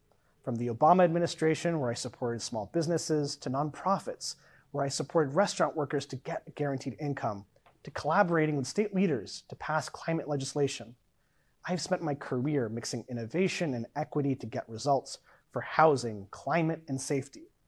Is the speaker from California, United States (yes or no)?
yes; California, United States; Growing up in the Bay Area, my family would visit the Tenderloin every month.